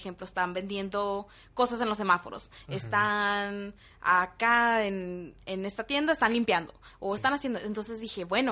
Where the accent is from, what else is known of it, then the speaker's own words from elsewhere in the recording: Mexico; ¿Cómo nos vemos los mexicanos?